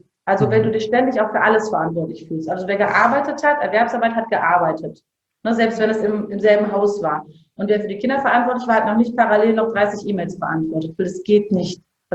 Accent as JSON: {"language": "German", "town": "Bergisch Gladbach", "region": "North Rhine-Westphalia", "country": "Germany", "tie": "born or raised there", "also_born_or_lived": "Cologne", "said": "also wir sind ja auch dahin gezogen, wo ich aufgewachsen bin. Ja, also wir waren auch in Köln sehr glücklich. In Bergisch Gladbach ist es auch voll schön."}